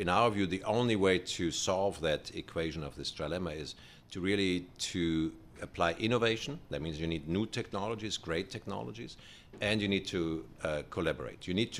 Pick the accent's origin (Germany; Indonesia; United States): Germany; English is a second language; I'm from Germany originally. I mean, you can tell the accent.